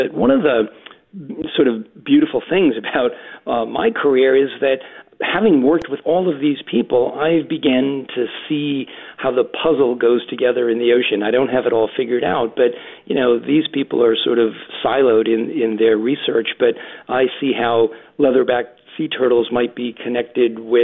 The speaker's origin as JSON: {"language": "English", "region": "Massachusetts", "country": "United States", "tie": "born or raised there", "said": "I grew up in Massachusetts in a small textile mill town, and even though we didn't live on the water"}